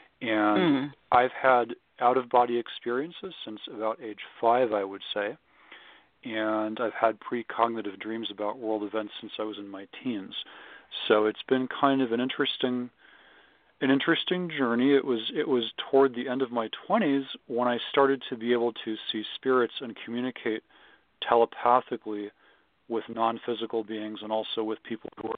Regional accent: California, United States; now in Boulder, United States; I'm actually from California, but I've lived here for 3 years now.

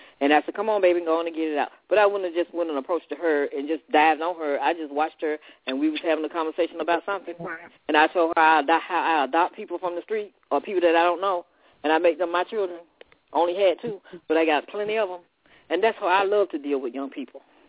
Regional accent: Alabama, United States; now in Ohio, United States; Oh, I'm from Alabama, but I've been around the world. Right. And I live in Ohio.

